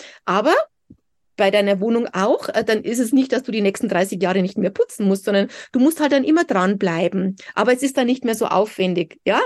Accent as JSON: {"language": "German", "region": "Bavaria", "country": "Germany", "said": "Also ein kleines Dorf südlich von München"}